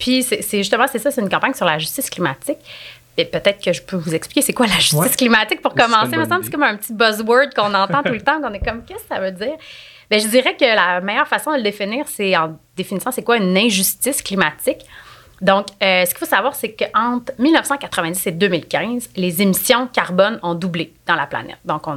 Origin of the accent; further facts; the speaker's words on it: Quebec, Canada; Nous, en tant que Québécois, en tant que Canadiens, on fait plein de petits gestes.